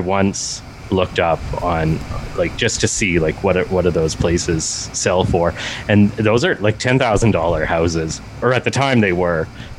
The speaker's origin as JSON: {"language": "English", "town": "Regina", "region": "Saskatchewan", "country": "Canada", "said": "I'm from Regina originally."}